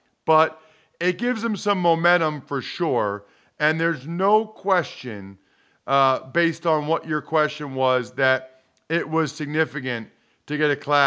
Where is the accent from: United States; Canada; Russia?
United States; Reading, Pennsylvania; From my hometown of Reading, Pennsylvania, and he went to a different high school.